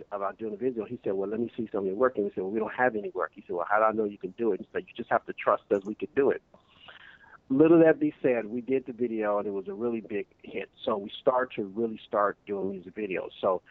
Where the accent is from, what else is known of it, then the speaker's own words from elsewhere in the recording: Chicago, Illinois, United States; So after talking with Seth and coming from Chicago, because I'm really from Chicago, we thought about doing something around gun violence.